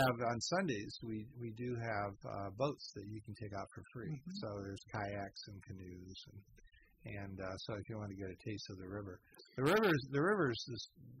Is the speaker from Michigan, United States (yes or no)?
yes; Michigan, United States; moved away; And growing up in Michigan, your birthright was to have a cabin on a lake.